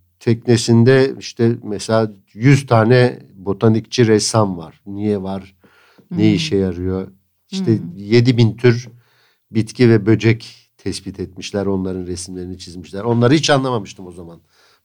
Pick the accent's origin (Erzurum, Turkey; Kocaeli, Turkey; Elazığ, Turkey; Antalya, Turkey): Antalya, Turkey; Antalya'da büyüdüm. Antalya'da hayalci bir tarafım vardı. Sürekli o yıllardaki Antalya 70 bin nüfuslu küçücük bir şehirdi yani. Şehrin neredeyse yarısı birbirini tanırdı.